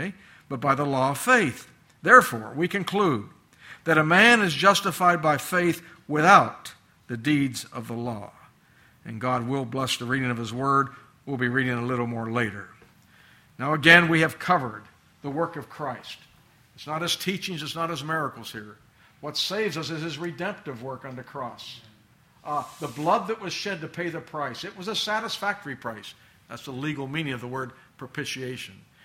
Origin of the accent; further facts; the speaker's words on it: United States; Well, I'm from America, as you know, so I'll use our president as an example.